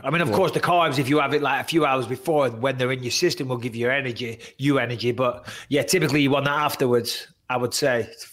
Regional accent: England, United Kingdom; Because I'm English, Thanksgiving Day.

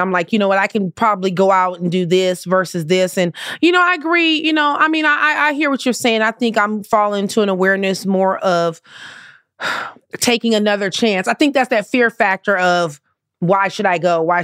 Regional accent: Compton, California, United States; I grew up in the hood. I grew up in Compton. I know how to maneuver myself.

